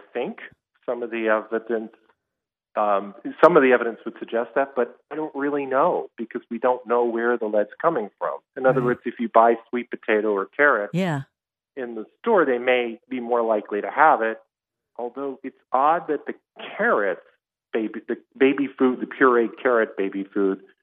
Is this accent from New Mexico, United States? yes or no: no; Ohio, United States; also born or lived in Indiana; I grew up in Ohio, and much of my adult life was in Indiana, where I worked with lead poisoned children